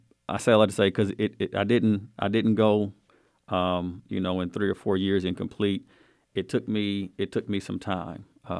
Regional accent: Topeka, Kansas, United States; I am originally from Kansas. I was born in Topeka, Kansas

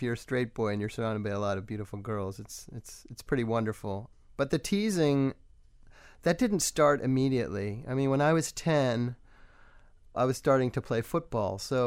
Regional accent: Winston-Salem, North Carolina, United States; also born or lived in California / Salt Lake City / Andover; My dad was in the service when I was born in California, but he took a job with Western Electric, and then we moved about every 4 years when I was growing up. So the earliest memories I have are of Salt Lake City and then North Carolina, Winston-Salem.

